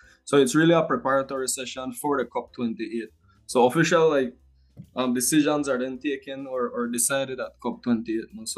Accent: San Ignacio, Cayo District, Belize; And I was born and raised in San Ignacio town, so the western part of the country.

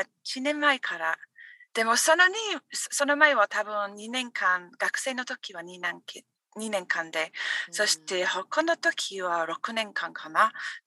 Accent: Scotland, United Kingdom; Japanese is a second language; moved away; はい、私はスコットランド出身ですけど、その時からいろいろな国に住みました。

